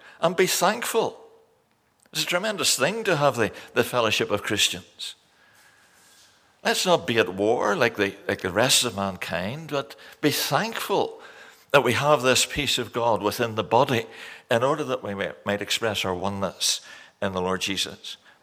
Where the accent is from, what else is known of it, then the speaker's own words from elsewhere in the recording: Ireland; You'll excuse me, I'm Irish basically, so I don't know any better.